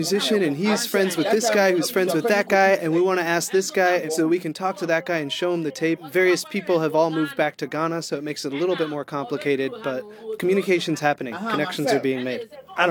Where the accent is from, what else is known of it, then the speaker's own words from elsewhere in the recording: United States; I'm an American guy